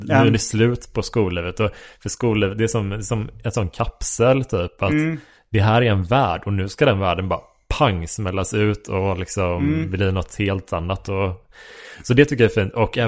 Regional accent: Horred, Västra Götaland County, Sweden; om man ska åka till Göteborg från Horred där jag växte upp liksom.

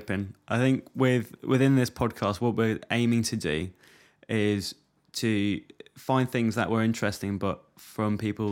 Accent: East of England, United Kingdom; Oh, yeah, that's a good point. I grew up in Norfolk.

